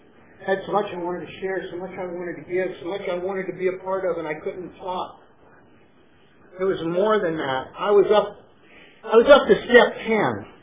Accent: Ohio, United States; The Pacific Ocean was a 40-degree day. I'm from Ohio.

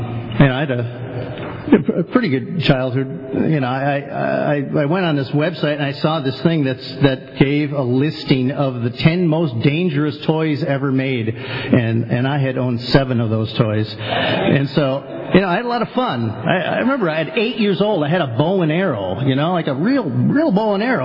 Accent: Milwaukee, Wisconsin, United States; born there; I was born in Milwaukee, Wisconsin, beer capital of the world. Drinking was encouraged.

